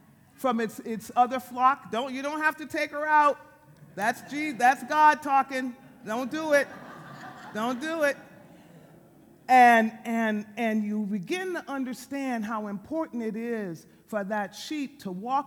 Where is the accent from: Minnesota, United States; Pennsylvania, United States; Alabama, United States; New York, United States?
New York, United States; New York City; moved away; I grew up in New York City, so when I moved to California, I moved to Sacramento first.